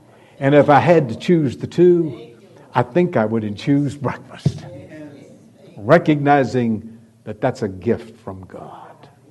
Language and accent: English; the South, United States; Obviously, I'm from the South.